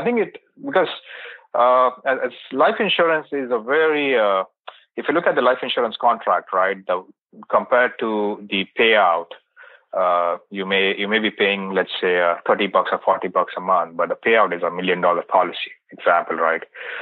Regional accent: India; I was born and brought up in India. I came with a very, very poor family. So we've grown up in a very extreme poverty scenario.

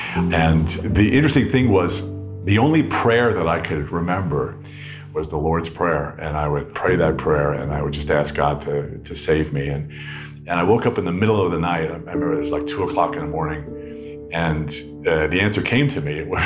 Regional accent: New York, United States; so it was a crazy life growing up on Long Island. My dad worked in New York City

